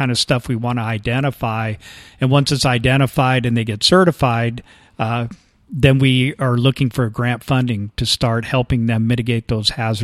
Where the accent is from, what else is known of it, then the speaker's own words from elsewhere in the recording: San Diego, California, United States; I grew up in San Diego, California, many years ago, and really just grew up there and always had an interest of living in a community outside of the city.